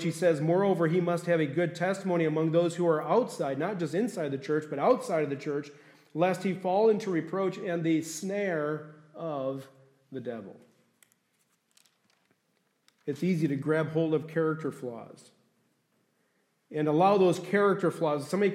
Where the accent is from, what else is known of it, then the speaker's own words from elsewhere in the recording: Detroit, Michigan, United States; I piqued my interest because I'm from Detroit, and that was the team that we used to root for back when I was in high school.